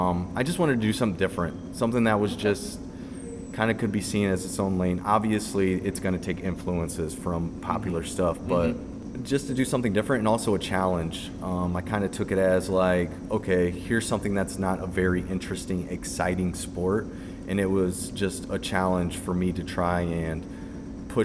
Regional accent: Midwest, United States; You know, just being a Midwesterner, I was like, okay, I need to find my audience

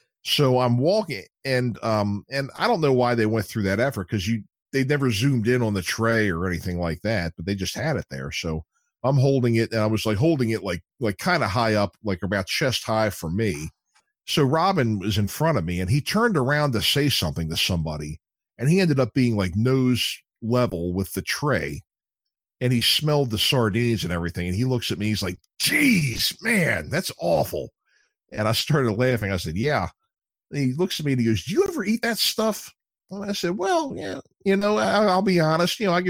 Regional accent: Baltimore, Maryland, United States; Homicide was filmed in my hometown of Baltimore too.

